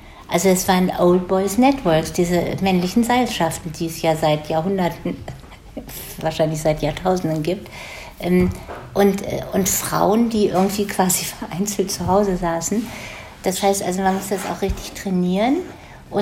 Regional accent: Germany; zumindest für mich als Deutsche klingt das besser als Macht

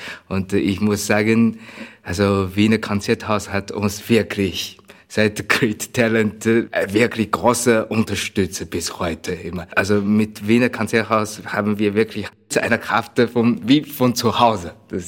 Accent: Shanghai, China; German is a second language; now in Vienna, Austria; Ursprünglich kommen wir aus Shanghai.

